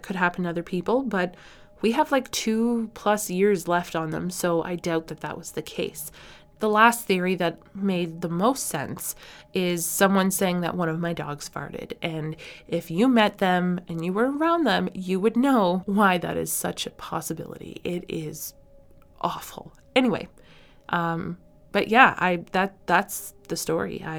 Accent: Canada; This has been That Canadian Podcast.

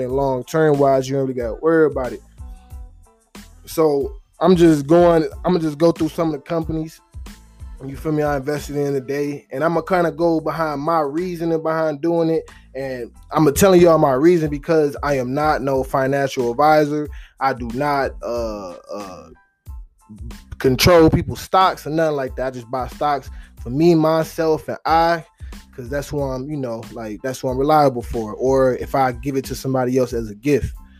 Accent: Detroit, Michigan, United States; I know some of everybody that didn't work for Ford or drive Ford, you feel me, growing up in Detroit.

